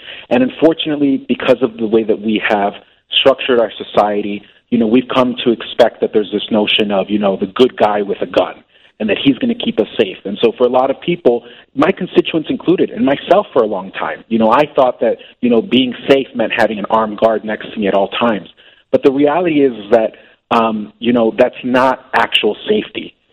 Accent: Chicago, Illinois, United States; And so as a Chicagoan, as a proud CPS product myself

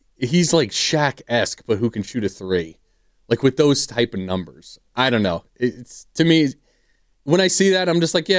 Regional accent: New Jersey, United States; moved away; I'm from New Jersey out there, so always wanted to do it. Went to college for it, came out here, heard 95.7.

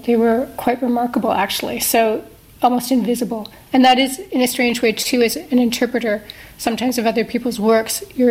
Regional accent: Canada; because I was born in Canada, but it was a time when there weren't that many immigrants

